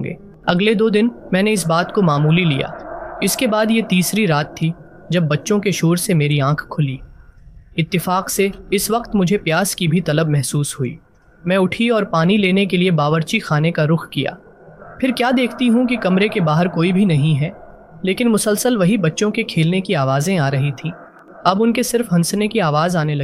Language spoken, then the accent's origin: Urdu; Karachi, Sindh, Pakistan; میرا تعلق کراچی سے ہے۔